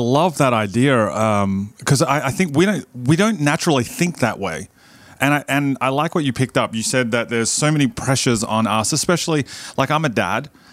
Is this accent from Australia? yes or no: yes; Australia; moved away as an adult; now in United States; you know, I'm not from America. I'm from Australia. My kids moved over here when my eldest daughter was seven.